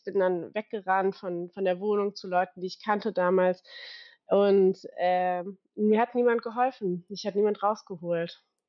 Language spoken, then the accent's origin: German; Ludwigshafen am Rhein, Rhineland-Palatinate, Germany; ich komme eigentlich aus Ludwigshafen am Rhein, sagt dir vielleicht nichts